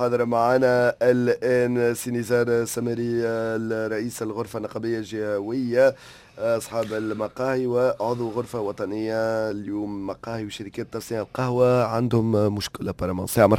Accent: Tunisia; عندنا في تونس

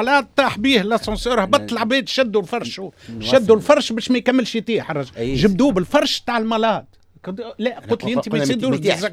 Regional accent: Tunisia; احنا عندنا في تونس

